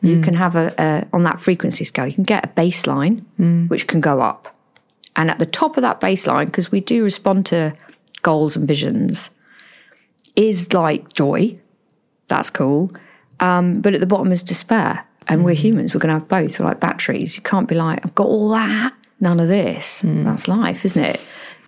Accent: South West England, United Kingdom; I am from Cornwall

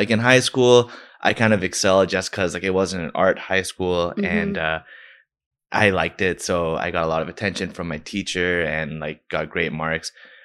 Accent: Scarborough, Ontario, Canada; I'm from Scarborough.

